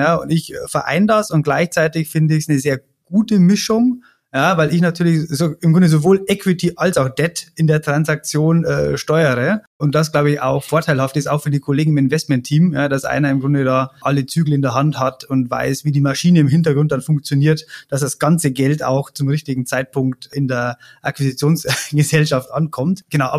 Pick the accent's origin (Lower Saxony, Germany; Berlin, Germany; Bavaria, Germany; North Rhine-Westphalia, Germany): Bavaria, Germany; als Bayer fand ich es natürlich schön, dass mich der Ruf von Hamburg nach München ereilt hat, ja, und konnte mich dann schweren Herzens durchringen, mich wieder Richtung Heimat zu begeben. Und da bin ich jetzt schon seit 2021 wieder.